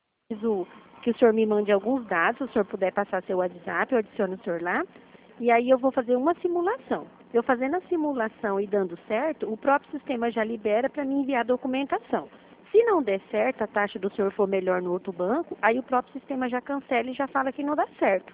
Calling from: Dourados, Mato Grosso do Sul, Brazil; cidade de Dourados, Mato Grosso do Sul

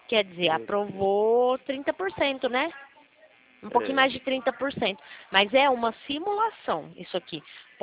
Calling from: São Paulo, Brazil; Eu falo aqui do estado de São Paulo.

